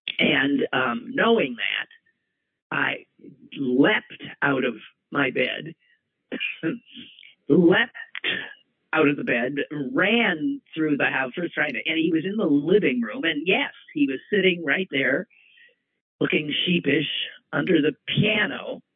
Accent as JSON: {"language": "English", "region": "Wisconsin", "country": "United States", "tie": "born or raised there", "said": "My brother and I were talking about how I guess the fact that we grew up in Wisconsin, that snow is just this marvel."}